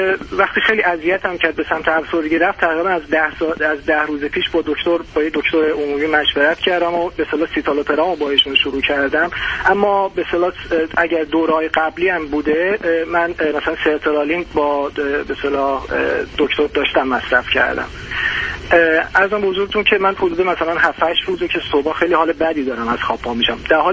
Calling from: Germany; از اروپا دکتر، از آلمان هستم

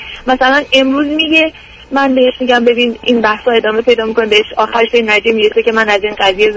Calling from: United States; بله من از امریکا هستم.

